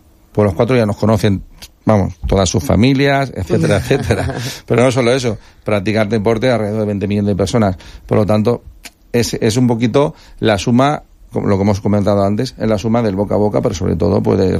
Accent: La Nucía, Valencian Community, Spain; Nucía y ser concejal de mi pueblo de deporte.

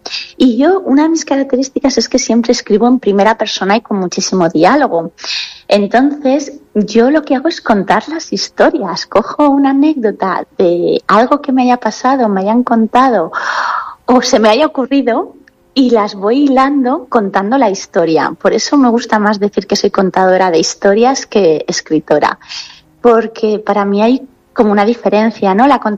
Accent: Valencian Community, Spain; la gente que somos de la Comunidad Valenciana, que lo tenemos a nada, lo disfrutamos mucho en comparación con otras provincias.

